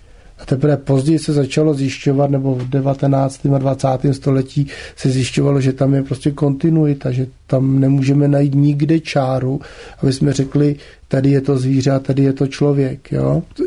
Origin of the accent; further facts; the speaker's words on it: Předslavice, South Bohemian Region, Czechia; na střední škole, celou střední školu jsem dělal varhaníka u nás v Předslavicích.